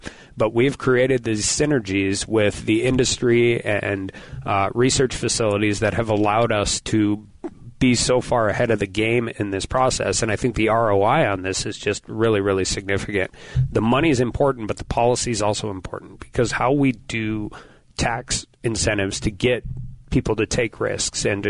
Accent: North Dakota, United States; It really, really means a lot to me growing up in Western North Dakota.

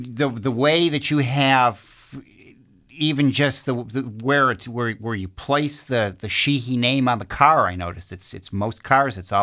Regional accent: Michigan, United States; moved away; because I grew up in Michigan and saw the changes. I left in the early 80s.

